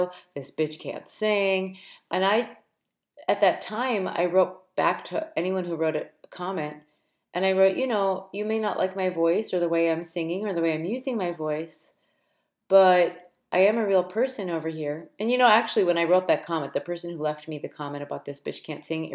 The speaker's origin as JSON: {"language": "English", "region": "Midwest", "country": "United States", "said": "I am a middle child. I'm a Midwesterner."}